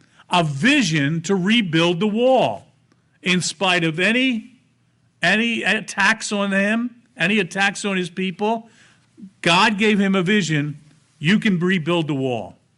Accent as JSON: {"language": "English", "town": "Reading", "region": "Pennsylvania", "country": "United States", "tie": "born or raised there", "said": "I was called to the Reading Church to be a pastor there, I didn't want to go back there. That was my hometown."}